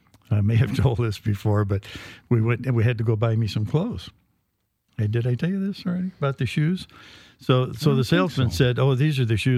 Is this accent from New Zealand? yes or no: no; Carlsbad, New Mexico, United States; born there; I got one for you, though. I was born in Carlsbad, New Mexico. How about that?